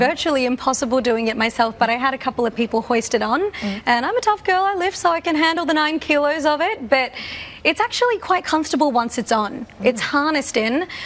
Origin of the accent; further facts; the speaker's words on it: Australia; he's an Australian designer with Middle Eastern heritage, and I'm an Australian woman with South Asian heritage.